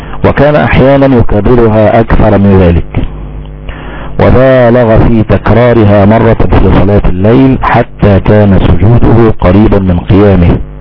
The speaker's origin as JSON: {"language": "Arabic", "country": "Egypt", "said": "الكفت الثني اللي احنا بنسميه عندنا في مصر التشمير."}